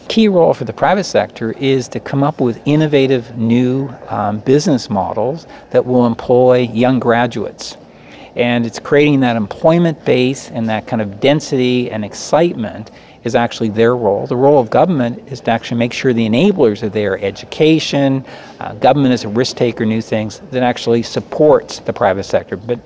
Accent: Cape Breton, Nova Scotia, Canada; now in Ottawa, Canada; I'm from Cape Breton, so my roots are strong in the Nova Scotia community. I now kind of live in Ottawa

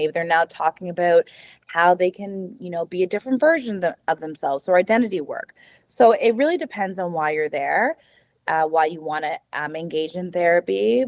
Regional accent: New Brunswick, Canada; So they immigrated to Canada in the 80s, and I was born. And I lived in New Brunswick for quite some time, and then I moved to Nova Scotia in 2020.

